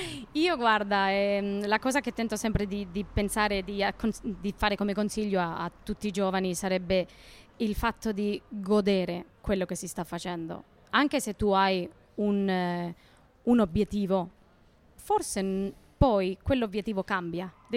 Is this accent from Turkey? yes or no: no; Zaragoza, Aragon, Spain; Italian is a second language; Io sono della Spagna.